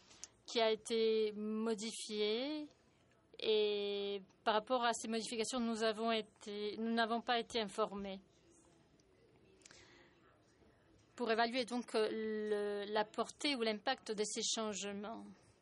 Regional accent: Italy; French is a second language; Moi, je suis italien et il me faut du café.

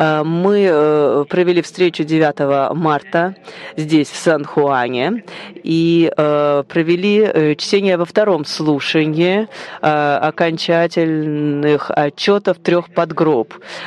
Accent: Kazakhstan; я из Казахстана, я работаю в юридическом центре

